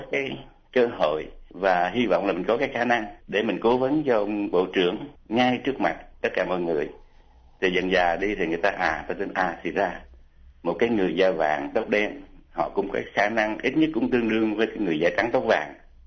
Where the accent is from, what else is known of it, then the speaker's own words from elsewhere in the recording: Australia; tôi không phải là người Hoa, tôi là người Úc gốc Việt.